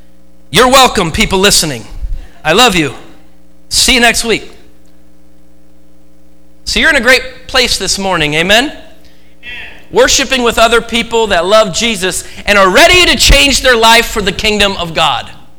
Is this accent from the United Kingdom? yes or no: no; Oregon, United States; I was born and raised in the United Methodist Church in Oregon.